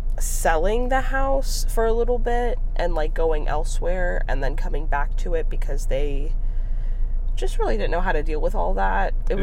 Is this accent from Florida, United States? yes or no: yes; Florida, United States; We're all from Florida.